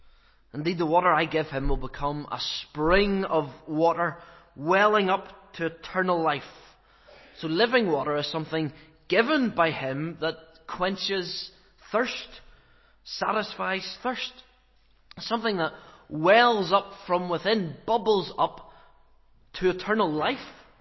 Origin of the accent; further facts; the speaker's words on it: Cloughmills, Northern Ireland, United Kingdom; You know, and I come from Clochmills. Just, you know, picture somewhere like Clochmills.